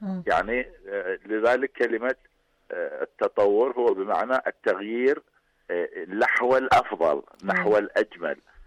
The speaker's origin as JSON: {"language": "Arabic", "country": "Iran", "said": "احنا عندنا في إيران شخصية الآن هو على المستوى العالمي طبيب قلب"}